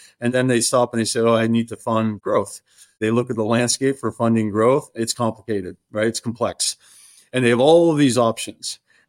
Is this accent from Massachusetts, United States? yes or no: yes; Worcester, Massachusetts, United States; I grew up in Massachusetts. I grew up in a city called Worcester, Massachusetts.